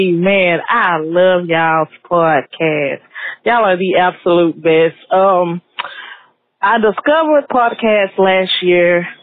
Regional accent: Texas, United States; I'm from Texas, and y'all need to come to Houston. I know y'all not gonna come to my town. It's close enough to Houston now

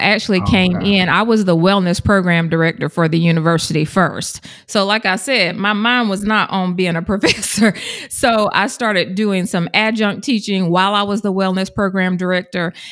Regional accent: Georgia, United States; If you have not noticed my accent by now, I'm from South Georgia as well.

